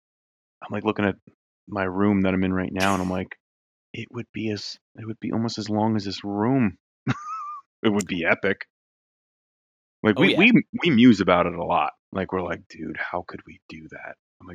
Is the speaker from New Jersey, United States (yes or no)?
yes; New Jersey, United States; I'm from Jersey too. You know, when I could hear it, I can hear it in your accent.